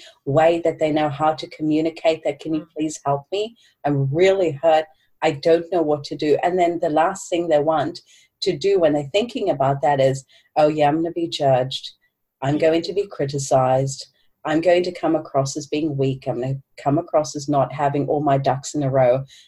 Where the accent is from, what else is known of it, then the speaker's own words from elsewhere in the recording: Cape Town, Western Cape, South Africa; I'm from Cape Town, South Africa